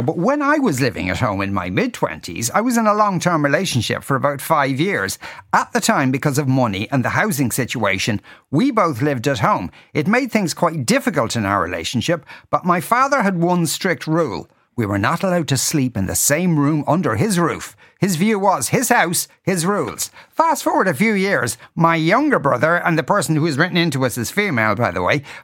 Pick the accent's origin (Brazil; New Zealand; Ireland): Ireland; Wicklow, Leinster; also born or lived in Sydney / Dublin; I'm from Wicklow and we're overrun with them. I totally concur with how the Dub feels. I'm West-based after years in Sydney and Dublin.